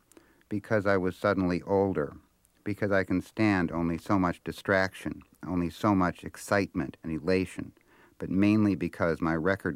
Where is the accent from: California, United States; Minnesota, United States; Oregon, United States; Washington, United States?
Minnesota, United States; born or raised there; moved away as an adult